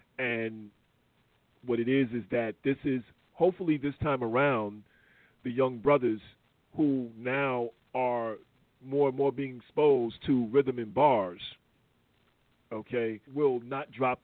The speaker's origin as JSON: {"language": "English", "region": "New York", "country": "United States", "said": "I'm from Queens as well. I'm from the Bronx and I'm from Queens."}